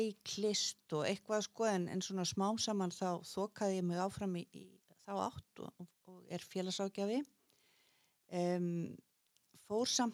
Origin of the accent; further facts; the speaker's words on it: Akureyri, Northeastern Region, Iceland; also born or lived in England; Og uppalinn að tölvöld miklu leiti hérna á Akureyri, en samt mikið líka í sveitin í Fnjóskadal. Og svo var ég líka sem krakki eitt ár í Englandi, eða tæft ár. Og svo hef ég búið svona hingað og þangað, en lengst af hér.